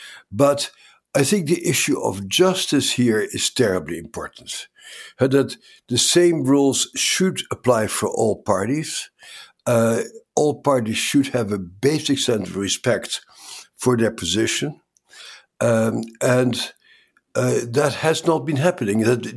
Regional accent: Netherlands; But I grew up in the Netherlands at the end of the Second World War.

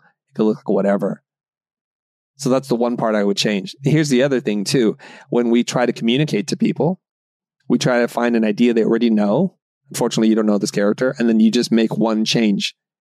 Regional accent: Saigon, Ho Chi Minh City, Vietnam; English is a second language; now in United States; I'm a first generation immigrant. My parents are, and I'm from Saigon, Vietnam. English is my second language.

